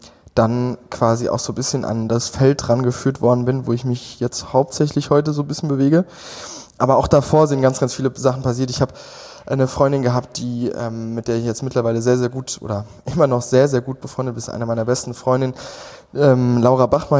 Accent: Rhineland-Palatinate, Germany; now in Berlin, Germany; bin seit 2,5 Jahren Wahlberliner. Komme ursprünglich gebürtig komme ich aus Hunsang, das ist so am äußersten Rande vom Westerwald, schon fast im feindlichen Hessen.

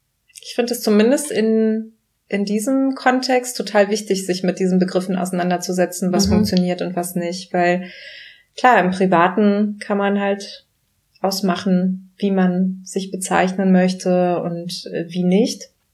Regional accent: Germany; ich kann mich jetzt in einer Diskussion hier hinstellen und sagen, ich bin Deutsche.

